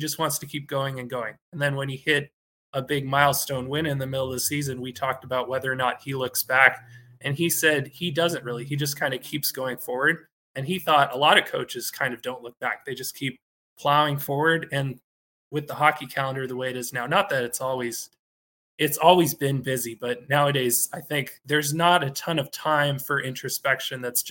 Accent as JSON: {"language": "English", "region": "California", "country": "United States", "lives_now": "Minnesota, United States", "said": "I'm very happy, being the Californian that I am, that the weather has kind of taken a turn in the right direction here in Minnesota."}